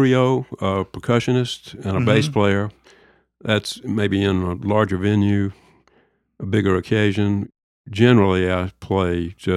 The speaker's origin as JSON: {"language": "English", "region": "Deep South", "country": "United States", "tie": "born or raised there", "accent": "Southern", "said": "blessing and a curse in a certain way to have a regional dialect or accent, which I have some of since I grew up in the Deep South."}